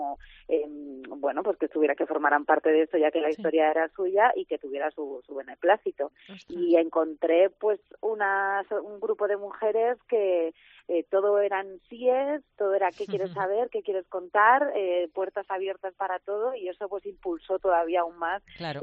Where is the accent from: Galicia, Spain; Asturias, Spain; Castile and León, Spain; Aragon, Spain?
Aragon, Spain; Andorra; also born or lived in Zaragoza / Madrid; yo estoy muy emocionada porque encima yo soy de Andorra, de Teruel